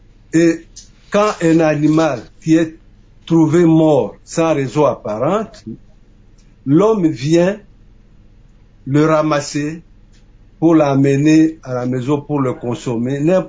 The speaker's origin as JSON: {"language": "French", "country": "DR Congo", "said": "chez nous en République démocratique du Congo."}